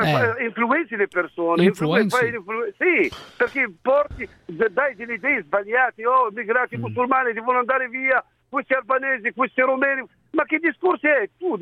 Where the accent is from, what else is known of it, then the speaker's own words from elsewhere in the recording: Morocco; Italian is a second language; No, sono marocchino.